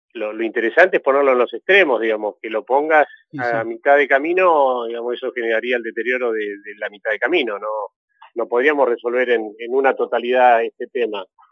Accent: Bariloche, Río Negro, Argentina; yo soy de acá de Bariloche

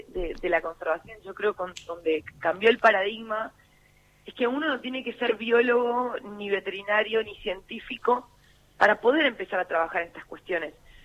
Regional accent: Buenos Aires, Argentina; born there; now in Tierra del Fuego, Argentina; Yo nací aquí en Buenos Aires y actualmente vivo entre Tierra del Fuego y Chubut.

